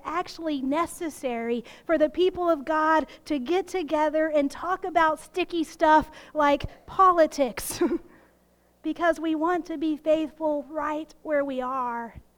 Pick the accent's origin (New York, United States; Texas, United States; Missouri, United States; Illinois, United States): Texas, United States; And I grew up in Texas, the land of oil and cowboys and Republicans.